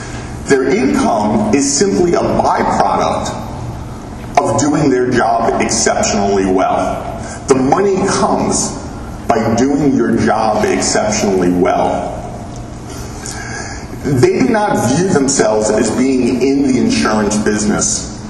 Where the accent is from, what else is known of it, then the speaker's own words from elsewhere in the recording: Cherry Hill, New Jersey, United States; I'm from Cherry Hill, New Jersey. For you that need a little bit of a geography, it's a small state.